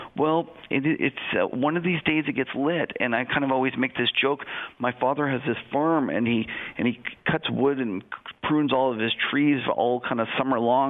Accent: Canada; I'm a Canadian

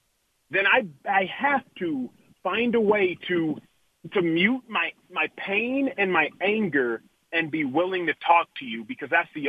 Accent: Dallas, Texas, United States; I grew up in Dallas, Texas. I went to a private school, St. Mark's, an essentially all-white private school.

